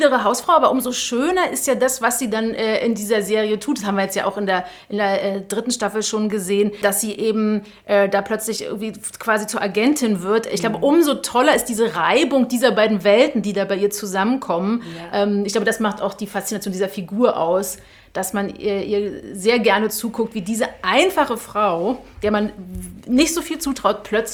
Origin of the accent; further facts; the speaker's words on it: Berlin, Germany; Ich bin eben auch Berlinerin, das stimmt.